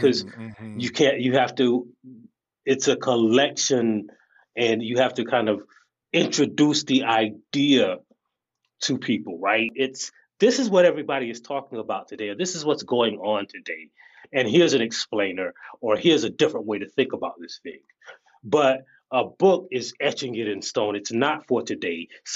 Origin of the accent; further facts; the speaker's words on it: South Carolina, United States; I am from South Carolina, so the answer is iced tea, obviously.